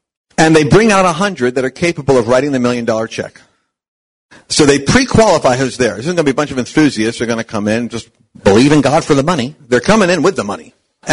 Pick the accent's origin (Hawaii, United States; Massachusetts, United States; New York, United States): New York, United States; Oyster Bay; born there; also born or lived in Long Island; I used to live there, Long Island. I was born in Oyster Bay